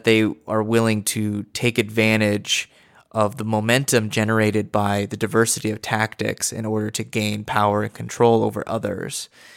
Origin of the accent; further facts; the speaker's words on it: United States; because I'm an American here in the United States